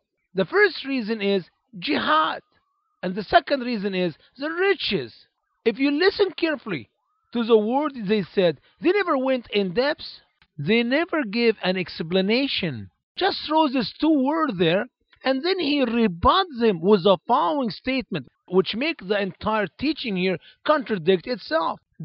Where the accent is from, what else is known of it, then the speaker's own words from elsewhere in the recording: Egypt; moved away; I can talk very freely about my home country, Egypt.